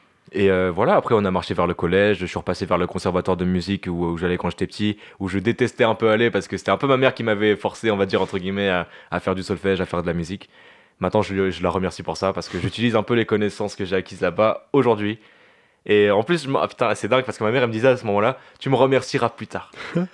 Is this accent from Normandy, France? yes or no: no; Maisons-Alfort, Île-de-France, France; moi, j'ai passé vraiment toute mon enfance à Maison Alfort, de la maternelle à la primaire et aux deux premières années de collège. Et donc, j'ai vraiment grandi là-bas, quoi.